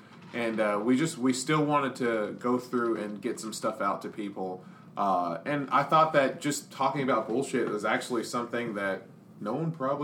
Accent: New York, United States; Also, I'm Italian. I'm from New York.

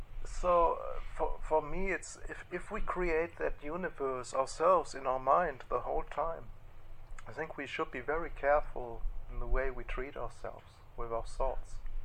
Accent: Sydney, New South Wales, Australia; I came from Sydney and was in a different community, a smaller community

